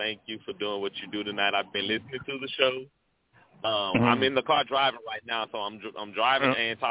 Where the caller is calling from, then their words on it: Shreveport, Louisiana, United States; calling from Shreveport, Louisiana.